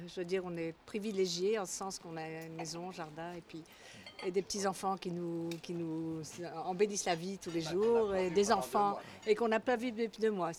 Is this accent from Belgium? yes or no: yes; Belgium; Boucron, en Belgique.